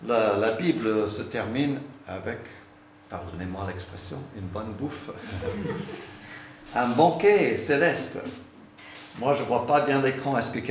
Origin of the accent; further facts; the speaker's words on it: Canada; now in France; nous sommes un couple binational, mon épouse est française, je suis canadien. Quand les enfants étaient petits, on leur parlait en anglais, en français, c'était un peu mélangé.